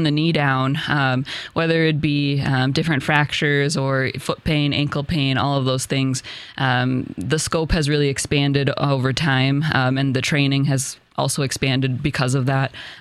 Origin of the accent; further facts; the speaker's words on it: Knapp, Wisconsin, United States; moved away as an adult; up in a small town in kind of western central Wisconsin. The name is Knapp, but I tell people that I'm from Menominee because that's a bigger kind of adjacent town. And I grew up on a dairy farm there.